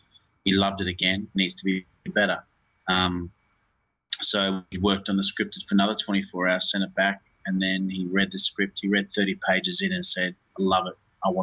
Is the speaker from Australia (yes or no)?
yes; Queensland, Australia; We're both from Queensland.